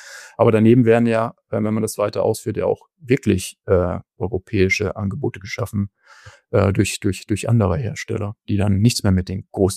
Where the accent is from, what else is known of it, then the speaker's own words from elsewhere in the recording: Berlin-Brandenburg, Germany; Ich komme ja aus der Region hier Berlin-Brandenburg.